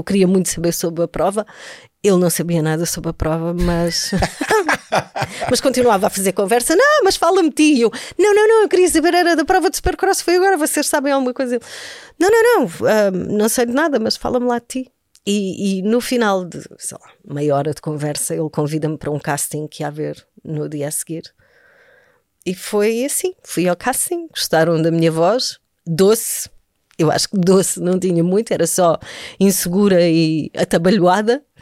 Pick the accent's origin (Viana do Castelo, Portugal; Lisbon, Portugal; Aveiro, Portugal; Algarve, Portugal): Algarve, Portugal; Eu venho do Algarve, de uma família muito humilde. Os meus avós são ali do interior do Algarve, muito tradicional, agricultura.